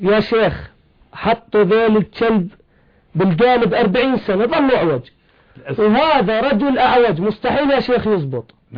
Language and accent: Arabic; Daraa, Daraa Governorate, Syria; أنا من درعة.